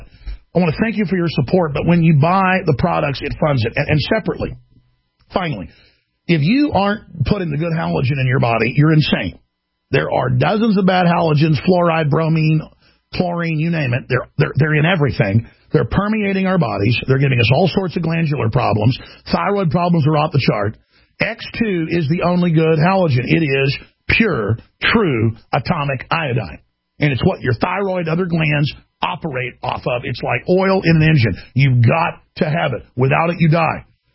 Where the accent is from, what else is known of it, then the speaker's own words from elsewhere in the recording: Texas, United States; See, I'm from Texas.